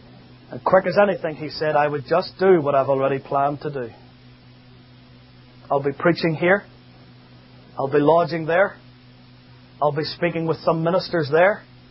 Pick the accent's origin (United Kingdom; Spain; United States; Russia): United Kingdom; Belfast, Northern Ireland; But when I was a boy growing up in Belfast